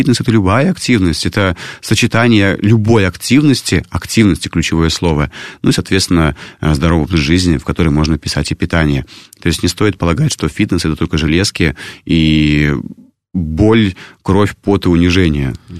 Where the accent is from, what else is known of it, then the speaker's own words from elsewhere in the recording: Ulyanovsk, Ulyanovsk Oblast, Russia; now in Moscow, Russia; Я сам приезжий, да, не из Москвы, я приехал из Ульяновска